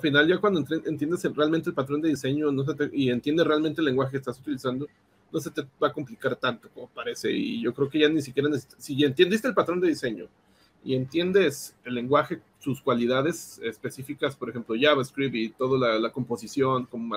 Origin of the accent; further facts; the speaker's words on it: Mexico; o por lo menos en mi país, en México, no pasaban mucho